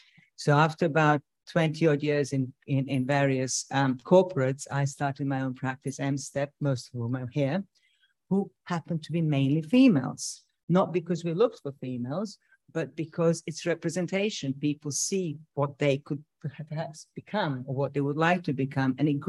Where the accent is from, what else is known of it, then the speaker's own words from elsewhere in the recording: Serbia; English is a second language; moved away as an adult; I'm from Serbia, slightly more parity in engineering profession. I came here